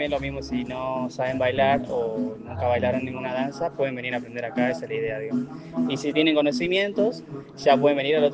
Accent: Perico, Jujuy, Argentina; y yo vivo acá desde que nací, yo nací acá en Perico.

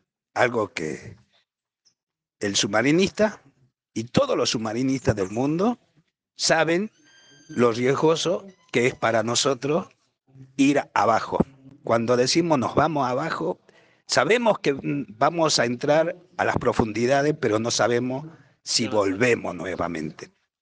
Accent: Salta, Argentina; Yo vengo de la provincia de Salta. Después de mi retiro, me radiqué en un pueblo, en una localidad que se llama Cerrillos, de la provincia de Salta.

